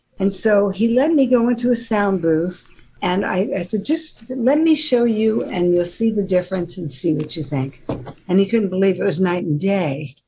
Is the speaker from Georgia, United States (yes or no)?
no; New York, United States; But I'll speak to you in my native tongue, because originally I was from New York, so I talk like this, and it's much easier for me to talk like this in any other way.